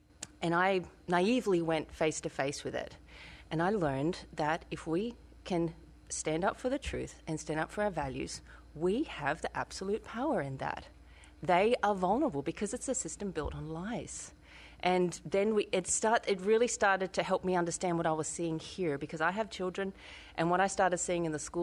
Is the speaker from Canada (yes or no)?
no; Australia; I'm an Australian citizen.